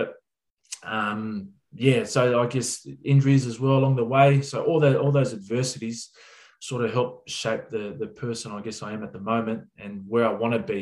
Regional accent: Sydney, New South Wales, Australia; we're from Western Sydney

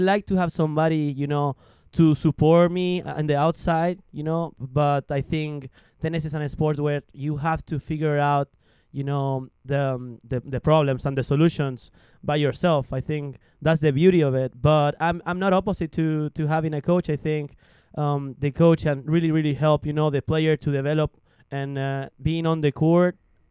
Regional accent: Chile; English is a second language; Well, everything started on 2003 in Chile. That's where I'm from.

